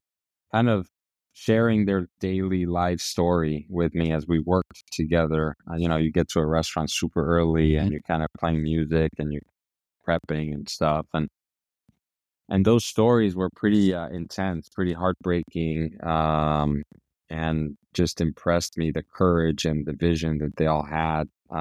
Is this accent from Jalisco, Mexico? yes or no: no; Mexico City, Mexico; and I'm from Mexico City.